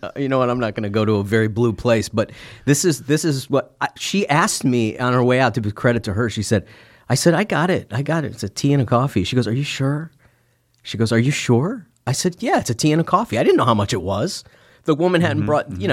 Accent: New York, United States; I'm from New York.

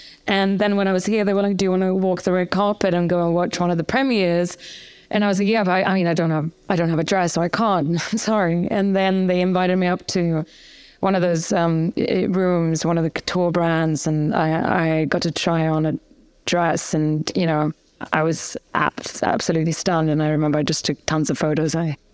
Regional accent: Gothenburg, Västra Götaland, Sweden; born or raised there

